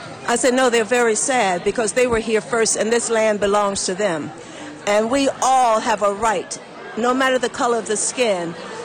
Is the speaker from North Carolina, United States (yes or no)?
no; South Carolina, United States; I grew up in South Carolina, and my mother and my grandmother and my father, they had the first NAACP meeting in our hometown.